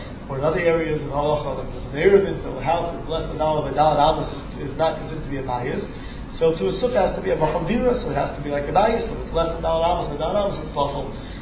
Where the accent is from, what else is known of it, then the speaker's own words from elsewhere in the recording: Krakow, Lesser Poland, Poland; So I'm all living in Poland, so I'm in Krakow, I'm from Poland, so.